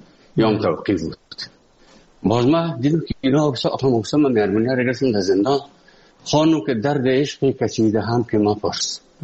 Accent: Afghanistan; moved away; also born or lived in Moscow; از افغانستان برامدیم آمدیم سه مسکو 4 سال مسکو

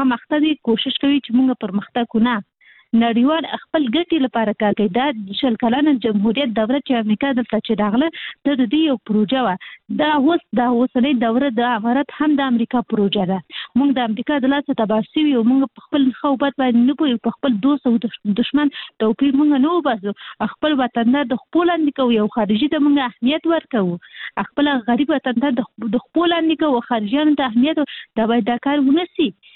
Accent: Kabul, Afghanistan; موږ خاصي د کابل یو

